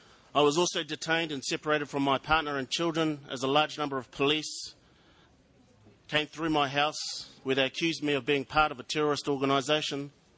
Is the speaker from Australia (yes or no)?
no; New Zealand; I'm from the Ngāi Takoto Ngāpuhi tribes. I'm a Māori from Aotearoa.